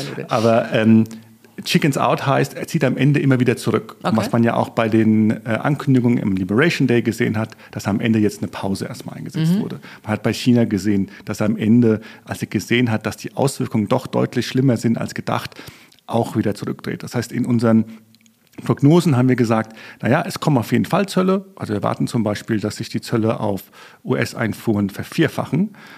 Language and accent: German; Italy; interessanterweise bin ich als Südländer der mit den wenigsten Emotionen bei diesen Diskussionen.